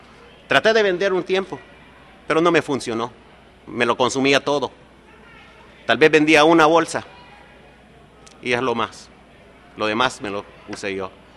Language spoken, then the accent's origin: Spanish; United States; born there; Yo nací aquí en los Estados Unidos, ¿verdad? Pero mi mamá es de Honduras, mi papá puertorriqueño, yo americano, pero siempre latino.